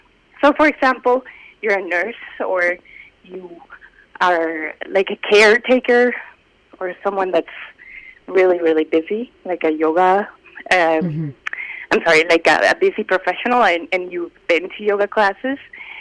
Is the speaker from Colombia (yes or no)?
yes; Colombia; So I am originally from South America, Colombia.